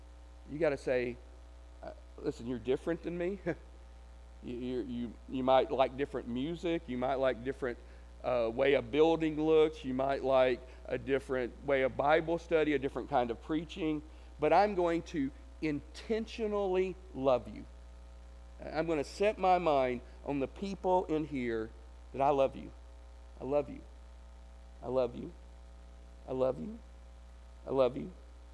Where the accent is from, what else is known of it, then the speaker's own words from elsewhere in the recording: Tennessee, United States; I'm from Tennessee, so not as much, but I'd been in Texas for 5 or 6 years, so I knew good Mexican food.